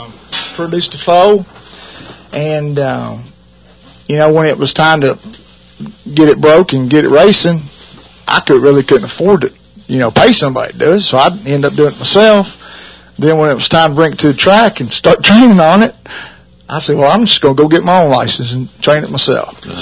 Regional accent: Georgetown, Kentucky, United States; Born and raised in Georgetown.

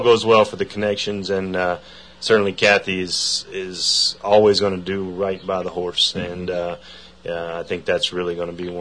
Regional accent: Frierson, Louisiana, United States; But no, I'm from a small cattle town, actually, in northern Louisiana called Frierson. Population about 800.

